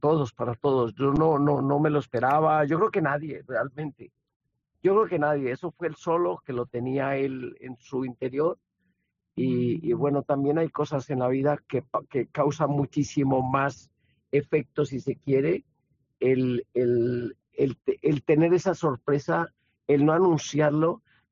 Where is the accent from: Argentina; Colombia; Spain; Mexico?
Colombia; Es una obligación moral con mi tierra colombiana